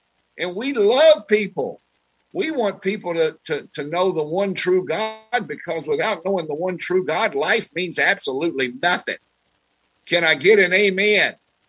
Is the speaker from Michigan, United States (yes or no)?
no; Kentucky, United States; born there; I was born an American, even though I was born in Kentucky. I still counts as an American.